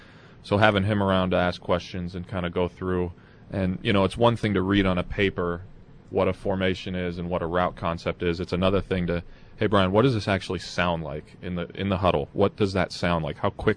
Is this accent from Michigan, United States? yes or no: no; Columbus, Ohio, United States; Now, that said, where did I come from? I came from Columbus, Ohio. I've maintained a place there since I left Ohio State.